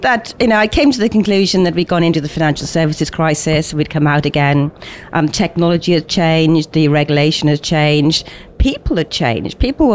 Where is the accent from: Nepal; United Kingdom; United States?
United Kingdom; Wales; I grew out in South Wales in the UK. I went to the local school. I was an only child of sort of older parents.